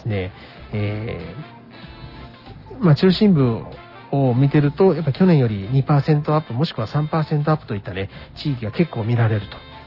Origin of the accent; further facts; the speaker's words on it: Nara, Japan; 奈良県ね、地元の奈良県から行きましょうか。